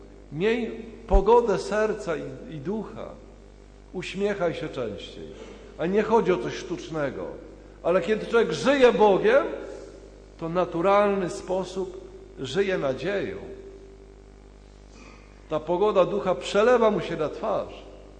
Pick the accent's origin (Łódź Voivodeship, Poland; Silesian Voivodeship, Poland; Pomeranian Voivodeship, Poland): Pomeranian Voivodeship, Poland; No ja taki jestem, bo ja jestem z Pomorza, bo ja mam taką naturę.